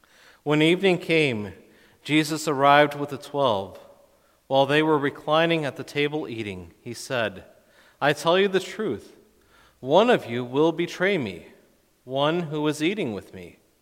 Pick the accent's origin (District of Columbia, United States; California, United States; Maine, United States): California, United States; Claremont; a place where I grew up in Claremont, California.